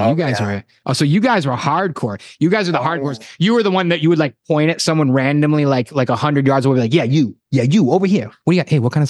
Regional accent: Worcester, Massachusetts, United States; Yo, I grew up in Worcester, dude. I grew up in Worcester

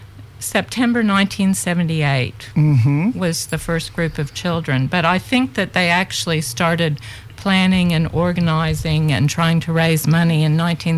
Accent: Florida, United States; now in Australia; I am. I moved here from Florida.

